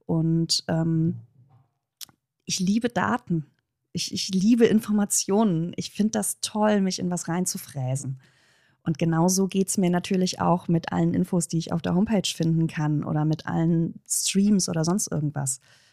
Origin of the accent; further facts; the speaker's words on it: North Rhine-Westphalia, Germany; ich bin selber auch Rheinländerin.